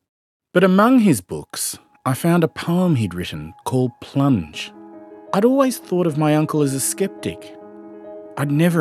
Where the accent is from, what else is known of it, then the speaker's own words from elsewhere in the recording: Sydney, New South Wales, Australia; Growing up in Sydney in the 1970s, I wasn't told fairy tales. My mother Sushila would tell me stories, not just of Hindu gods and heroes, but of our family back in South India.